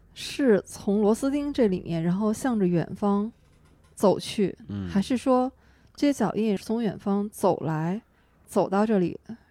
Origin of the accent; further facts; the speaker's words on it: Northeast China, China; 我们是东北人